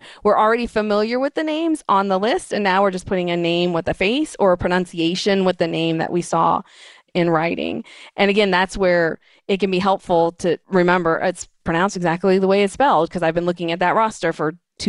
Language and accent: English; United States; even folks who are, you know, born and raised in America … have unusual names.